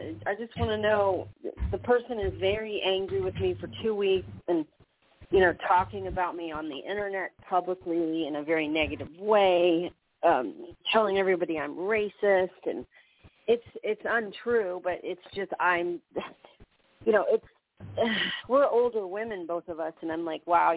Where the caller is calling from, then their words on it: New Mexico, United States; I'm calling from New Mexico.